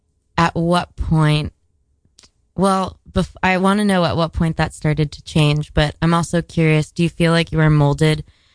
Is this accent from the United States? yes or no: yes; Miami, Florida, United States; I'm from Miami and no one does anything nice for each other there.